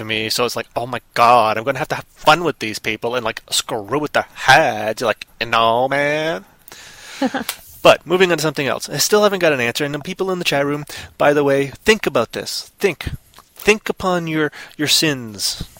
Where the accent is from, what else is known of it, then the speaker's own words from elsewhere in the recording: Canada; I am Canadian, as you know.